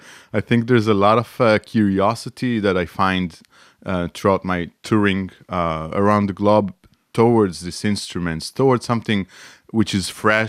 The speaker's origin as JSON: {"language": "English", "town": "Beersheba", "region": "Southern District", "country": "Israel", "tie": "born or raised there", "said": "where I grew up in Be'er Sheva in Israel, there was a youth mandolin orchestra"}